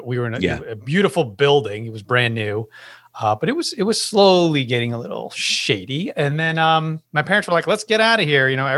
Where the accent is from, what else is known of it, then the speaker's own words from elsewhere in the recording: Yonkers, New York, United States; I definitely born and raised here in the wonderful and beautiful Yonkers, New York, which I like to say was the suburbs.